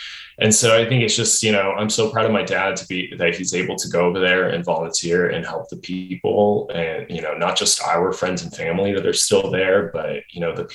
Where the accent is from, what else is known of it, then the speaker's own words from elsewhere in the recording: United States; I grew up in America in the 90s and, you know, in a post-Cold War era.